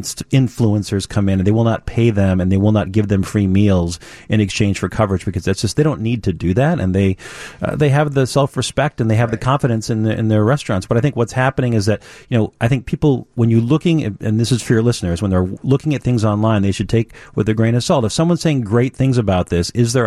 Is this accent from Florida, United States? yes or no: no; Minnesota, United States; moved away as an adult; now in Chicago, United States